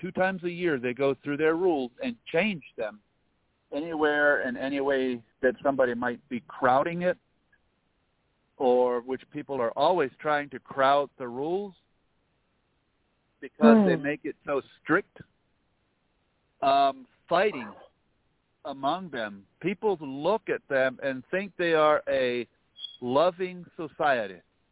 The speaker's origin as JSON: {"language": "English", "town": "Dover", "region": "Delaware", "country": "United States", "tie": "born or raised there", "said": "I was born and raised in Dover, Delaware, as an Amish child."}